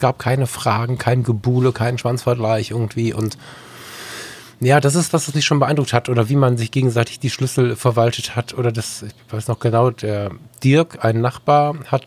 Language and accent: German; West Germany, Germany; ich als Wessi-Bengel